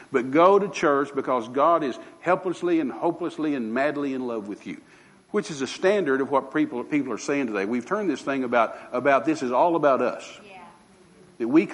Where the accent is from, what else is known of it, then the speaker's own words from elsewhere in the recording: United States; I know that goes over our head as an American. We don't think in those terms.